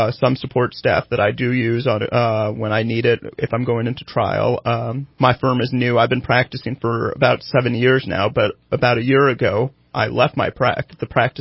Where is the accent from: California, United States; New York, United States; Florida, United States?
California, United States; Red Bluff; and we were the first East Indian family of ethnicity to move to the Red Bluff area.